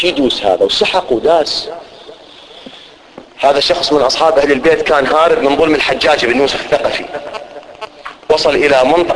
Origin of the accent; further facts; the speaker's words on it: Iraq; أنا كعراقي، إحنا الآن في العراق، ما أتدخل في شأن بلد غير العراق باعتباري عراقي